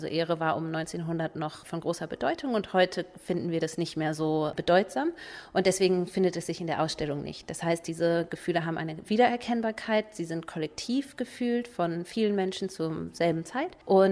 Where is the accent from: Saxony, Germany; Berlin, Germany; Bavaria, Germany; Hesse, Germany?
Berlin, Germany; ich komme aus Berlin in Deutschland und bin eigentlich noch Studentin